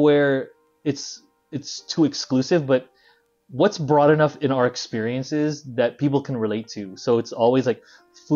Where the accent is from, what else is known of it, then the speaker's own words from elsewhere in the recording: United States; Because as Filipino Americans, we're in the middle, right?